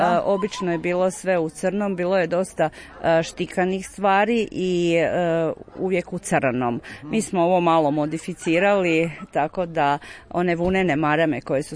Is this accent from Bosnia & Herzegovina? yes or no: no; Podgorač, Osijek-Baranja County, Croatia; ono što se u tom periodu godine moglo zadržati u trapovima kod nas u Podgoraču, u podrumima i u špajzima.